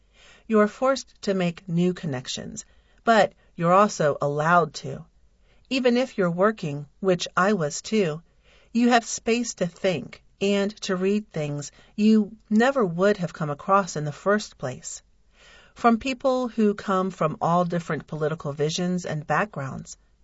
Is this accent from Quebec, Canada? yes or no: yes; Montreal, Quebec, Canada; I grew up in Montreal at a time that was very politically active in terms of Black liberation movements and French people protesting against English dominance in Quebec.